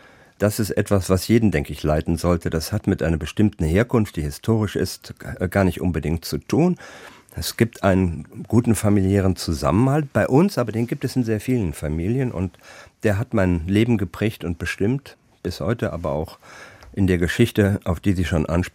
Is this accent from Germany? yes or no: yes; Siegen, North Rhine-Westphalia, Germany; born there; also born or lived in Düsseldorf; Und so bin ich in Siegen in Westfalen geboren, habe dann eine Zeit lang in Düsseldorf gelebt.